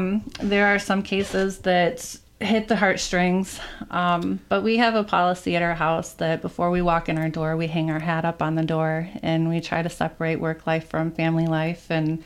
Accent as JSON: {"language": "English", "town": "Beloit", "region": "Wisconsin", "country": "United States", "also_born_or_lived": "Iowa", "said": "Well, I am originally from Beloit, but I went to school at Upper Iowa University, and so we moved up here in 2018. And I live in Crawford County, but I work for Richland County."}